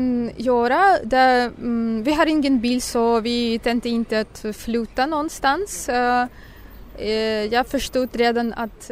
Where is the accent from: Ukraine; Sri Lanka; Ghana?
Ukraine; Crimea; Danish is a second language; moved away as an adult; now in Kyiv, Ukraine; Først kommer jeg fra Krimhalvøen. Og år 2014 flyttede jeg til Kiev.